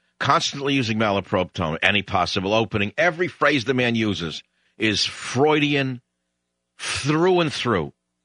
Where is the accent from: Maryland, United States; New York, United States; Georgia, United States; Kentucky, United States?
New York, United States; accent: New York; They said I wouldn't last a day because my accent was too New York.